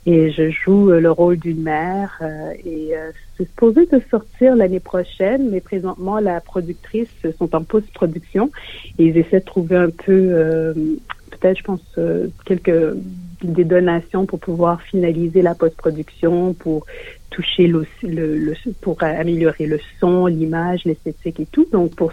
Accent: Montreal, Quebec, Canada; now in Australia; Donc, j'ai grandi à Montréal. Aujourd'hui, je suis montréalaise, donc French Canadian, comme on dit ici. Et ça fait environ 10 ans que j'habite en Australie. Je suis devenue australienne.

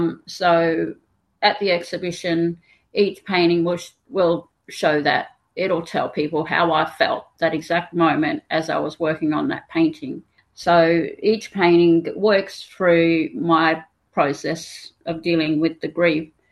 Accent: Roebourne, Western Australia, Australia; I'm Indubrundi and I'm from Roebourne in the Pilbara.

